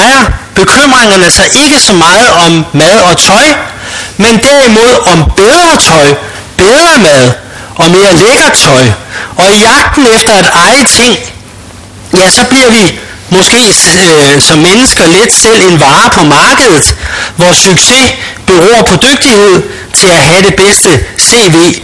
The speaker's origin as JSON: {"language": "Danish", "town": "Copenhagen", "region": "Capital Region of Denmark", "country": "Denmark", "said": "Jeg er københavner, der er det bare med at få det væk."}